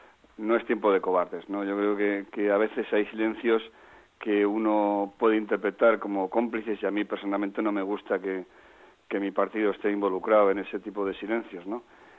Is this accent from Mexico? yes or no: no; Spain; Yo me considero socialista y me considero español.